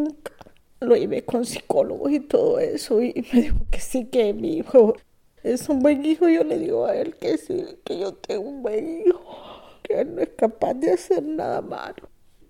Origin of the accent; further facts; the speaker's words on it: El Salvador; now in United States; 18 de mayo salí de El Salvador del 2015. Feliz, nunca había abordado un avión ni nada. Fui feliz que venía a conocer el país de Estados Unidos.